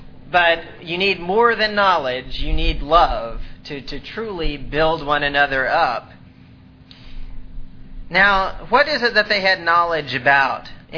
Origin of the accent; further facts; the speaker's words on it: Alabama, United States; I grew up in Alabama, and the area where we were, there's lots of faithful congregations.